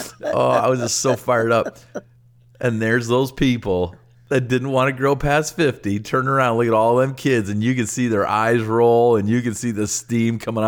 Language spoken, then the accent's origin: English; Simcoe, Ontario, Canada; My hometown named after him. Right. Simcoe Street.